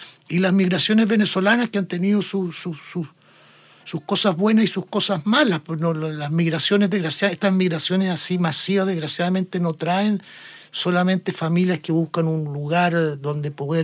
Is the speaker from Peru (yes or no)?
no; Chile; O sea, yo creo que hay una reciprocidad en ese sentido que como chilenos tenemos que entenderla.